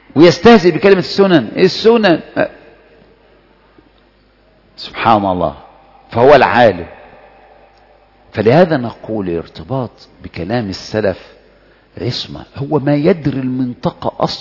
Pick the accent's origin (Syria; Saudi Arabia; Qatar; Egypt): Saudi Arabia; وثلاث أرباع يعني كثير من رده إن أنا سعودي